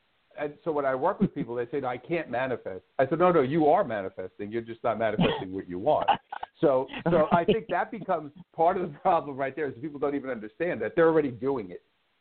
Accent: Brooklyn, New York, United States; So I grew up in Brooklyn, as you said.

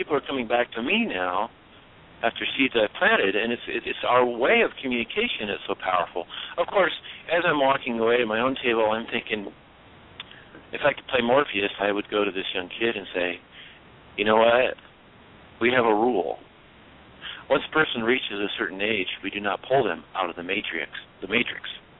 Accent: Iowa, United States; moved away as an adult; well, I'm from Iowa. I just came here.

